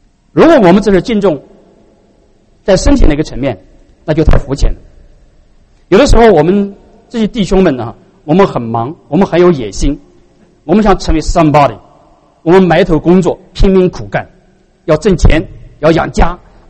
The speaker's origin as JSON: {"language": "Chinese", "country": "China", "said": "我们中国人很不在行这一点，是不是？"}